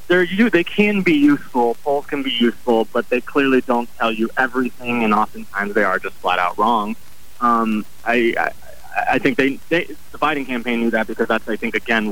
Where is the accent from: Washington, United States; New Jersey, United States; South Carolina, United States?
South Carolina, United States; I'm from South Carolina